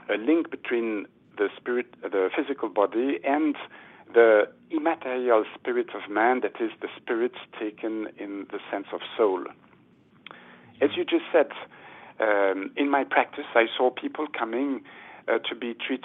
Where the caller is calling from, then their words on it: Romandy, Switzerland; I'm phoning from Switzerland, and by the way, it's raining here.